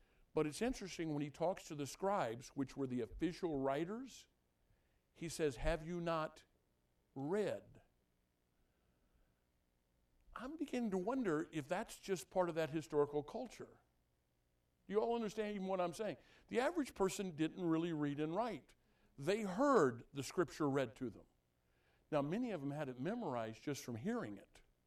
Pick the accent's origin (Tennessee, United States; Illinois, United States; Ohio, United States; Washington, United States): Illinois, United States; We grew up in Illinois. She's from the dark side, and I'm from the good part.